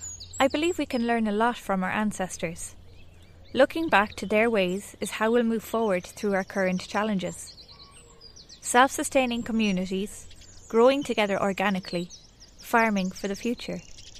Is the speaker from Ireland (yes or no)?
yes; Connacht, Ireland; I come from County Leitrim and I work mainly as a dancer in the traditional arts. I'm also a farmer. I live at Headford Lake